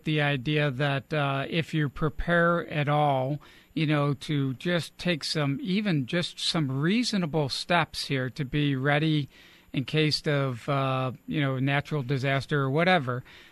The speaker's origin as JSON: {"language": "English", "town": "Buffalo", "region": "New York", "country": "United States", "lives_now": "South Carolina, United States", "said": "we just recently had flooding here in South Carolina. I'm originally from Buffalo, New York"}